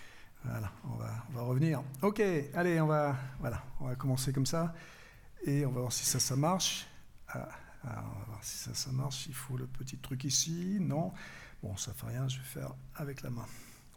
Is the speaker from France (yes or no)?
yes; France; Alors moi je suis français, franchouillard de base